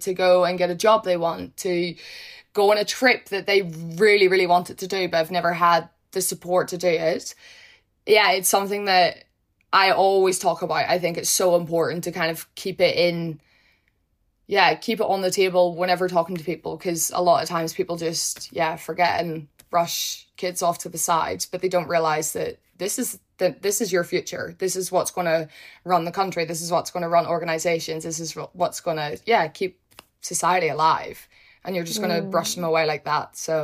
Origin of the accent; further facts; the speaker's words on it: Ireland; I'm ginger and I'm Irish.